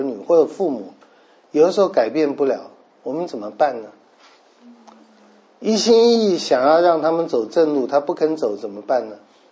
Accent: China; 各位，对我们中国人来讲，我们被人论断是极大的事，是最大的事。

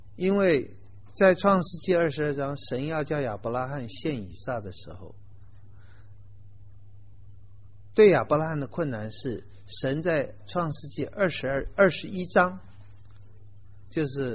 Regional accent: China; 我们中国人讲就不太会讲不道德，我们讲父子亲情

